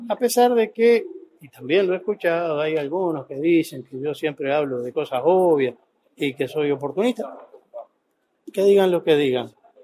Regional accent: Uruguay; yo soy un uruguayo más

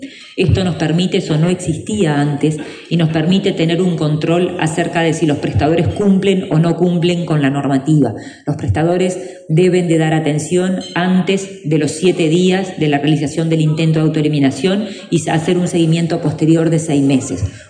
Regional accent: Uruguay

